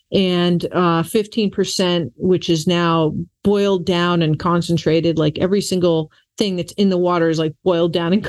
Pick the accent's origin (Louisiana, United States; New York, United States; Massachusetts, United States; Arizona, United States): Massachusetts, United States; I had recently moved back to my home state of Massachusetts many years ago